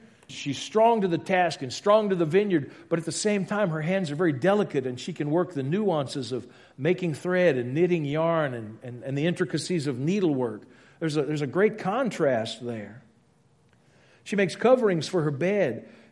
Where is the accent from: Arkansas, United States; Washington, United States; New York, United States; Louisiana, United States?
Louisiana, United States; I'm sorry, you shouldn't end with a preposition, but I'm from Louisiana, so it's okay.